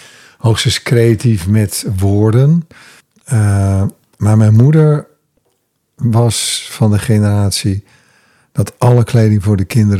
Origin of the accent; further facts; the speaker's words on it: Nieuwzijl, Groningen, Netherlands; born there; Ik ben geboren in Grijpskerk in Nieuwzijl. In Nieuwzijl. Dat is tussen Leeuwarden en Groningen.